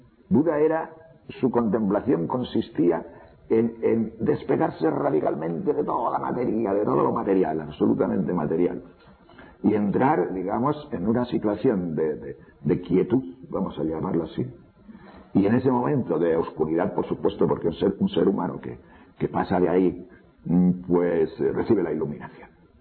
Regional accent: Tejerina, Castile and León, Spain; soy de un pueblo que se llama Tejerina, provincia de León. Mi pueblo es un pueblo de transhumancia.

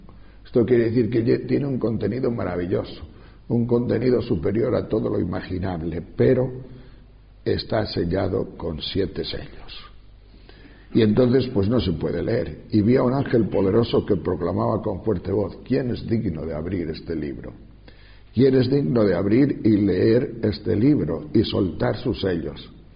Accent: Tejerina, Castile and León, Spain; Yo soy de cultura agrícola, porque yo soy de un pueblo de León, que es Tejerina, y en mi pueblo pues no ha habido nunca nada más que vacas, ovejas y cabras.

